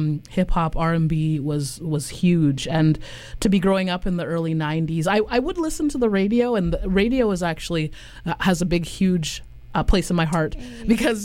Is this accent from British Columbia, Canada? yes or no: yes; British Columbia, Canada; also born or lived in Ottawa; I was born in Ottawa. And quickly after I was born, I was brought to British Columbia.